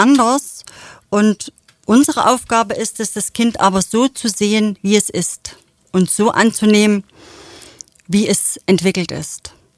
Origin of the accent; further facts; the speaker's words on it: East Germany, Germany; ich stamme ja aus dem Osten Deutschlands